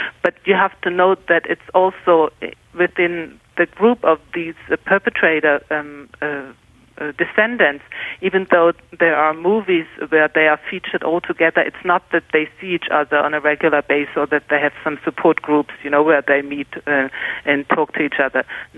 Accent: Germany; English is a second language; I grew up in Germany, and in Germany, education about the Holocaust is mandatory

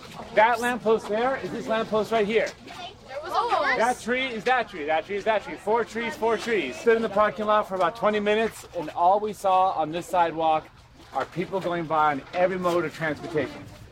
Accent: Rhode Island, United States; So we're from Rhode Island. So we had to drive out here in that van over there, that brown van.

